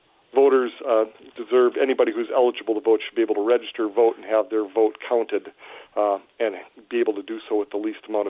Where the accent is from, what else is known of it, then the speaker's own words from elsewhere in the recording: Stevens Point, Wisconsin, United States; I'm born and raised in Stevens Point, graduated from both high school and UW-Stevens Point.